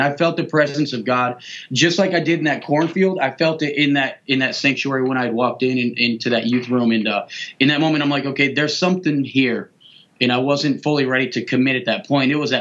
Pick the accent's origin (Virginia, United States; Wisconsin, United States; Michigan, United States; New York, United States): Michigan, United States; Flint; So growing up in Flint, we grew up in an all-black community. We were the only white family in our entire church.